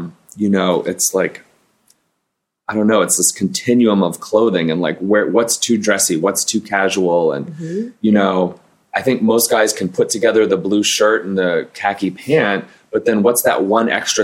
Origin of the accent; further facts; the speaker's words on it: Texas, United States; also born or lived in Europe / South Pacific; Well, and the truth is I'm from Texas, but I also lived all over the world growing up. I lived in Europe. I lived in the South Pacific.